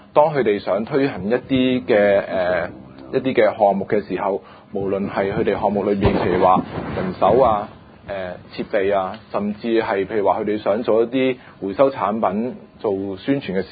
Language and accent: Cantonese; Hong Kong; 我哋香港人均嗰個減廢咧